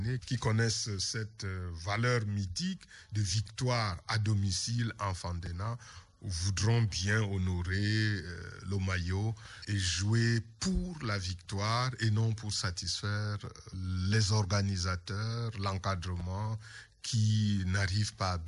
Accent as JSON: {"language": "French", "town": "Yaoundé", "region": "Centre", "country": "Cameroon", "said": "Nous ne pouvons pas être sur les lumières, sur le toit du monde et décevoir le même monde chez nous à Yaoundé."}